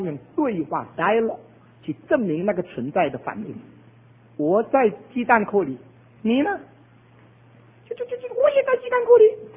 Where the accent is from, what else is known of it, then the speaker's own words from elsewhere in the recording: China; 我们中国人一向来很骄傲，因为我们的5000年文化有很高的道德标准